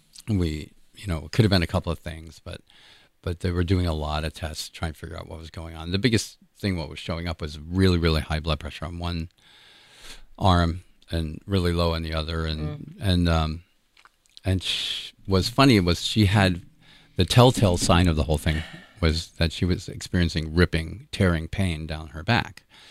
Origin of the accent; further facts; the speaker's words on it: New York, United States; You know, growing up on Long Island, you don't you always want to be cool.